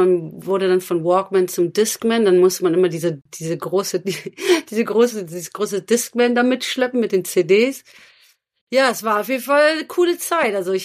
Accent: Cologne, North Rhine-Westphalia, Germany; born there; ich sollte halt Kölsch reden und ich bin ja in Köln geboren

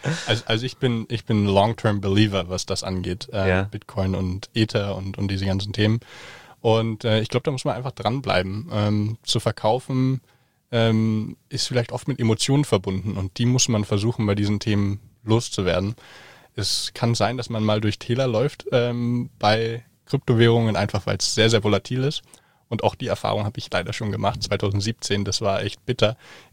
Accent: Germany; ich dann aber zurück nach Deutschland kam, habe ich auch gemerkt, hey, irgendwie ist es komisch, ich bin Deutscher, aber jetzt bin ich in Deutschland und fühle mich gar nicht deutsch.

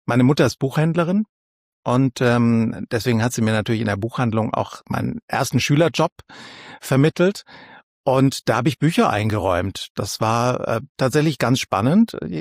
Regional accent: Nuremberg, Bavaria, Germany; moved away as an adult; now in Berlin, Germany; Ich bin in Nürnberg aufgewachsen.

